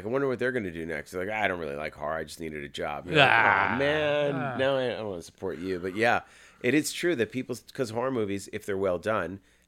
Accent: Massachusetts, United States; we grew up in Massachusetts with Thanksgiving as biggest deal

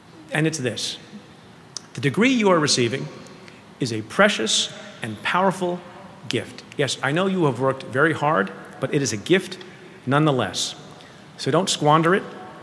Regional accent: India; now in United States; even though I hail from India

